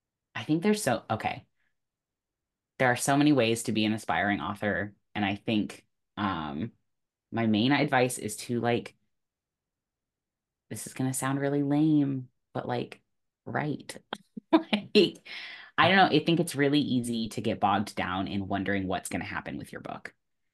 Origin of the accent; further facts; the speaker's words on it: Oregon, United States; now in Brooklyn, United States; But I'm from Oregon. I live in Brooklyn now, but I'm from Oregon, and there's only one baseball team in the entire Pacific Northwest, and it's the Mariners.